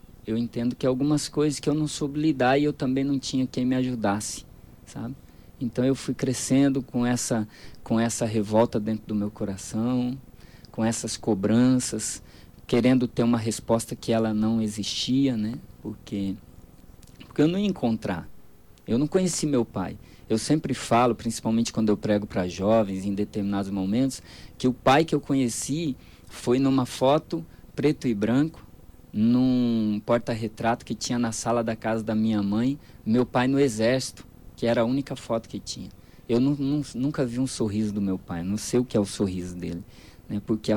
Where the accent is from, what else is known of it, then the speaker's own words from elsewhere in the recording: Dourados, Mato Grosso do Sul, Brazil; also born or lived in Campo Grande; Eu nasci em Campo Grande, no outro dia já viemos embora. Então, eu nasci lá, mas sou douradense. Fui criado aqui, né? Todo 38 anos dentro de Dourados.